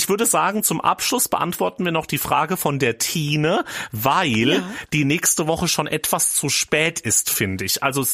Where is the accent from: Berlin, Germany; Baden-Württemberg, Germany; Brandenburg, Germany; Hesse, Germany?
Hesse, Germany; Schotten; Ich war jetzt auch am Wochenende war ich in meiner Heimat auf dem Weihnachtsmarkt und ich mein Schotten ist ja auch winzig.